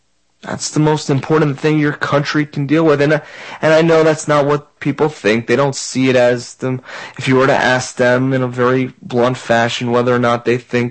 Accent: Florida, United States; this tropical storm that's on the coast of my home state of Florida.

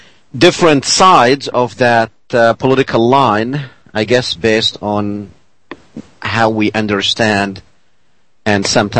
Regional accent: Palestine; moved away as an adult; now in United States; And originally I came from Palestine about 32 years ago. So very much I spent more time in the United States than I did in Palestine.

